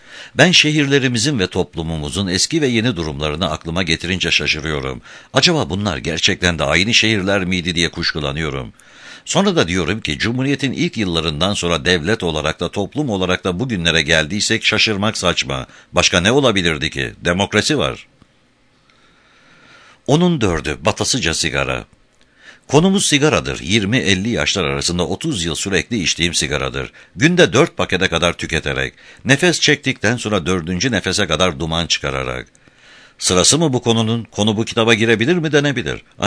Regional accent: Istanbul, Turkey; born there; İşte ben o zaman İstanbul'da dünyaya geldim. Biz İstanbul'da o zamanlar bütün sokak birlikte yaşardık.

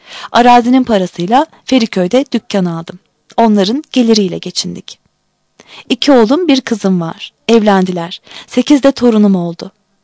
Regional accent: Merzifon, Amasya, Turkey; Doğum tarihimi kesin bilmiyorum. Ama şu anda 93 yaşındayım. 1905'te Merzifon'da doğmuşum. Doğma büyüme Merzifonluyum. Anam babam Merzifon'un yerlisi.

